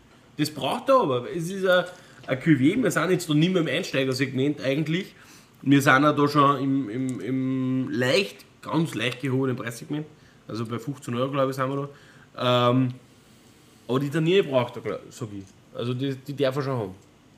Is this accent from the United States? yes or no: no; Austria; Pferdeschweiß in der Flaschen ist bei uns in Österreich ein Fehler.